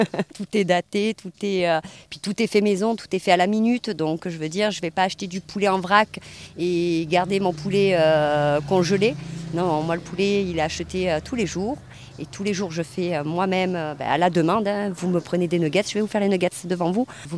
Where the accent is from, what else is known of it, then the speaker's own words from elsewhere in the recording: Provence-Alpes-Côte d'Azur, France; ils ont mangé ce qu'on fait chez nous en Provence.